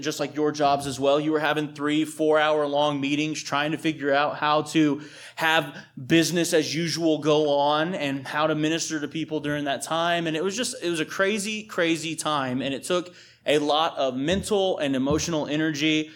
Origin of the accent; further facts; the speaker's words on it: Texas, United States; also born or lived in Oklahoma; I'm from West Texas. I lived in Oklahoma for 4 years, and then I went back to West Texas. There is no possible way God could use a West Texan in England.